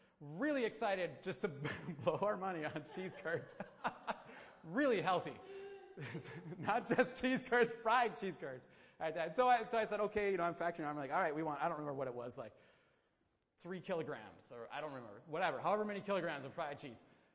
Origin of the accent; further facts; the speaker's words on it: Wisconsin, United States; and, you know, I'm from Wisconsin, and so I like cheddar cheese